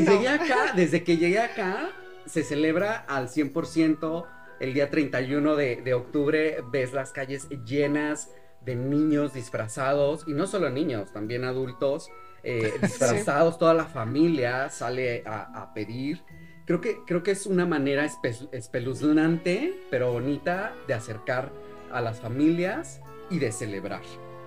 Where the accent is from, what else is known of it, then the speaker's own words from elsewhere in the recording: San Luis Potosí, Mexico; en el estado de donde yo soy, San Luis Potosí